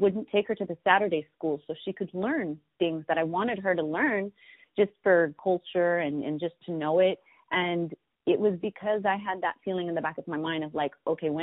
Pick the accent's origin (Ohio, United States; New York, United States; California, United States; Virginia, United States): California, United States; Napa; But growing up in Napa was a very interesting